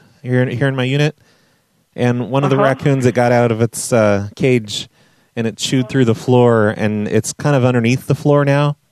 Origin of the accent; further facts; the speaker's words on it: England, United Kingdom; because I'm from England